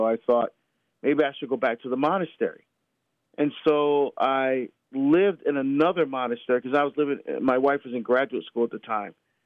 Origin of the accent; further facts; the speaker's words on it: Barbados; now in United States; Well, it starts back in my home country of Barbados, where I was born. We're immigrants to the United States.